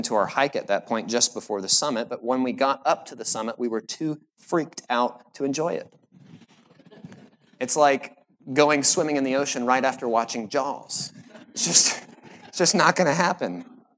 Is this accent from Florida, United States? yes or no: yes; Florida, United States; my wife and I, we grew up in Florida, but we've been incredibly eager to get up to Maine